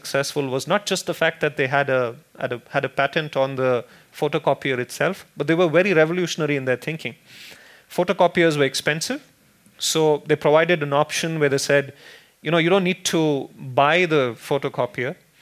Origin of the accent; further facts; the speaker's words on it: Bangalore, Karnataka, India; I come from Bangalore in India